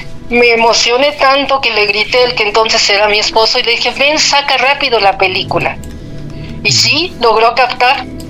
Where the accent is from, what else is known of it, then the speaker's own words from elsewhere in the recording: Mexico City, Mexico; yo soy del Distrito Federal, sí, ahí nací, ahí en la calle de Fortuna